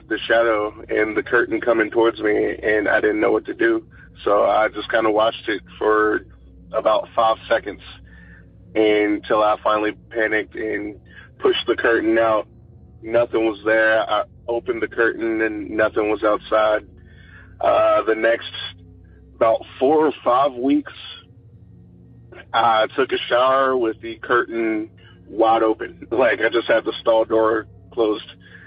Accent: Lexington, Kentucky, United States; I am from Lexington, Kentucky.

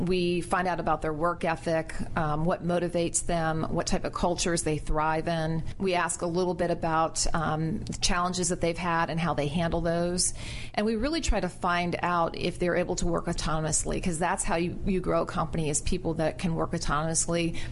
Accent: Bethesda, Maryland, United States; Bethesda, Maryland.

